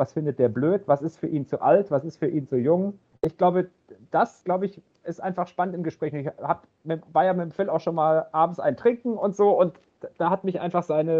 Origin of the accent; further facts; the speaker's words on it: Stuttgart, Baden-Württemberg, Germany; accent: Swabian; Ich bin ja aus Stuttgart und in Stuttgart spricht man ja ein fürchterliches Schwäbisch normalerweise. Und ich habe in eurem Alter habe ich auch ein bisschen anders gesprochen, nämlich auch Schwäbisch